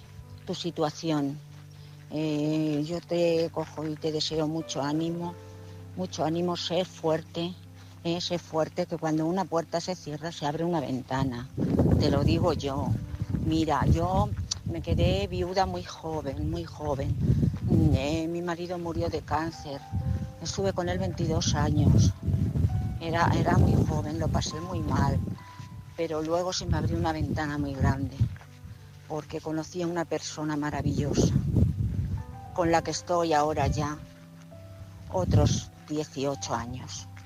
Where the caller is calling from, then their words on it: Madrid, Community of Madrid, Spain; de Madrid.